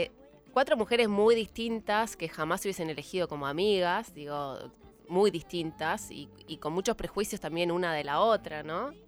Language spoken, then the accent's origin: Spanish; Río Turbio, Santa Cruz, Argentina; also born or lived in Río Gallegos; no nací en Río Turbio, nací en Río Gallegos.